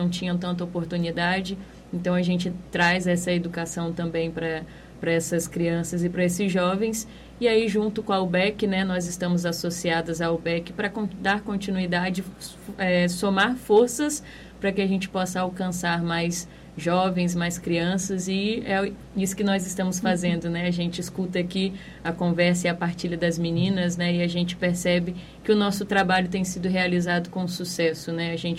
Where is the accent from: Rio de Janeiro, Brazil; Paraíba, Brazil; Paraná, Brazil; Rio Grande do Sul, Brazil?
Rio de Janeiro, Brazil; Campos dos Goytacazes; Não, eu sou do estado do Rio de Janeiro.